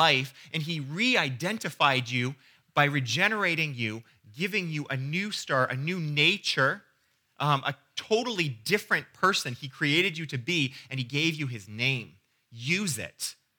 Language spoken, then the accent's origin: English; Canada; And I'm Canadian, but I have this background history.